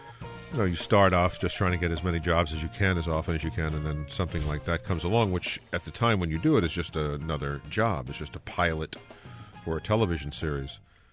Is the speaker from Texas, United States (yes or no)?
no; Louisiana, United States; where I grew up in the Ninth Ward, I mean, people, you know, worked on their Mardi Gras costumes all year, and parties all the time.